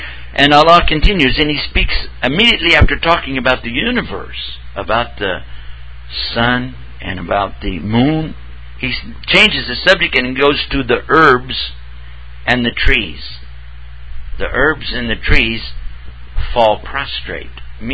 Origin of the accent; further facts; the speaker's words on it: Texas, United States; I'm going to try my best to pronounce it right too, but I am from Texas, so I do have a handicap when it comes to speech.